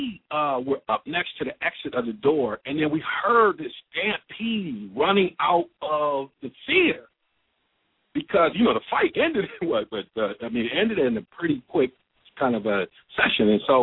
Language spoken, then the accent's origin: English; Ann Arbor, Michigan, United States; So I remember I grew up in Ann Arbor, And at the Michigan, Ann Arbor, Michigan